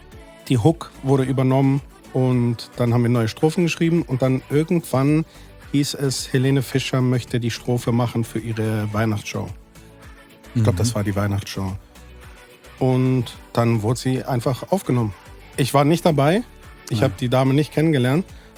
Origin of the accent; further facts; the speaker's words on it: Greece; ich bin ja Grieche